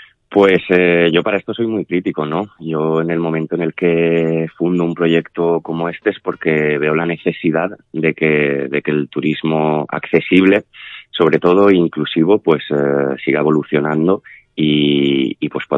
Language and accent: Spanish; Olocau, Valencian Community, Spain; y a la vuelta en mi pueblo, en Olocao